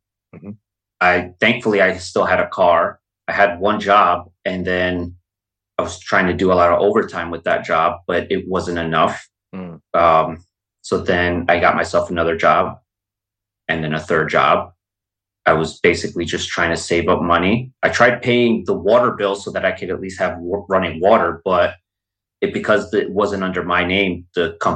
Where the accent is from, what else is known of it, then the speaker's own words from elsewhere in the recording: New Jersey, United States; Here in New Jersey.